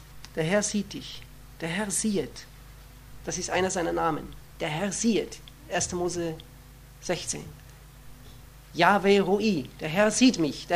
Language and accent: German; Austria; Bei uns in Österreich ist es der Ö3.